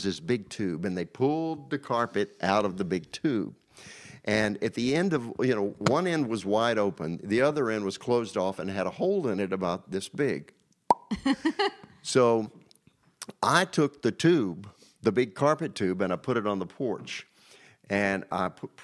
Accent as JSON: {"language": "English", "town": "Danville", "region": "Virginia", "country": "United States", "said": "Danville, Virginia."}